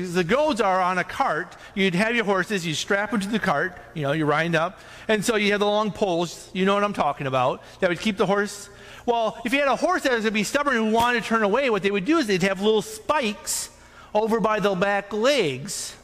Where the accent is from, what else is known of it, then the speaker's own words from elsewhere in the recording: United States; I'm an American. I have a right.